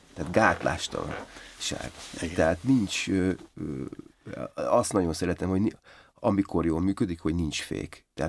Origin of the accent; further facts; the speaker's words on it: Debrecen, Hajdú-Bihar, Hungary; amikor gyerek voltam, és megjelent Debrecenben egy budapesti ember, az egy rendkívül irritáló volt.